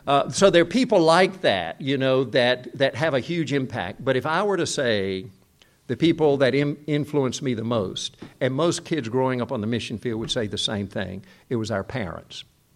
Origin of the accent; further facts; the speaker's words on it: South Korea; You know, when we were growing up in Korea, right after the Korean War, I'm talking about 1954 and so on, there was suffering and poverty everywhere.